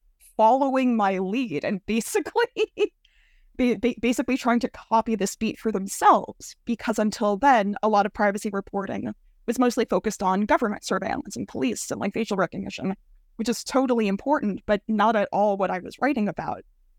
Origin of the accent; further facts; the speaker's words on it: Canada; I am Canadian, but I can put on a brave face for you guys.